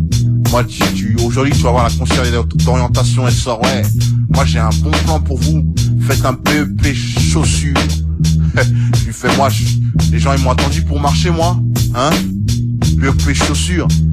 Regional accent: Paris, Île-de-France, France; Moi, je viens de Paris, hein. Je viens de Paris, je suis arrivé dans 19, dans ma tête, j'avais 5 piges, et j'en ai 23, mec, tu vois.

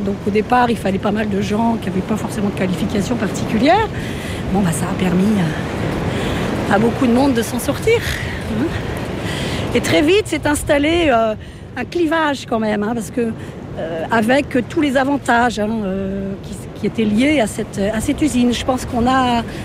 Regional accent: Beaumont, Normandy, France; Oui, moi je suis née à Beaumont en 61.

